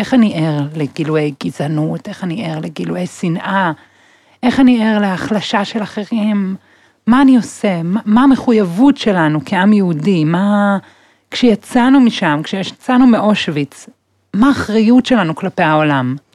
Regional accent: Tel Aviv, Tel Aviv District, Israel; בתל אביב, וכל חיי זה היה שונה ממני, שנות אור

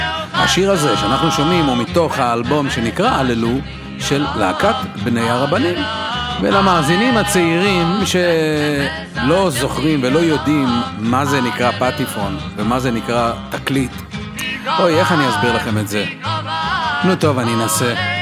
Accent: Jerusalem, Jerusalem District, Israel; כשהייתי ילד בירושלים, העיר שבה נולדתי וגדלתי, והעיר שבעזרת השם אחזור אליה בקרוב.

